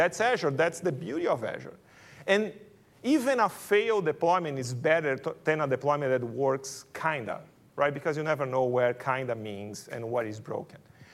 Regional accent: Brazil; accent: Brazilian; English is a second language; you notice by my accent, I'm Brazilian, right?

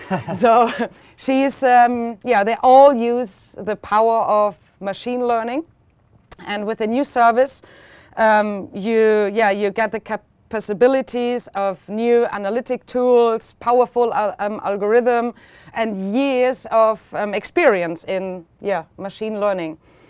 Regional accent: Germany; from Germany, as you were saying.

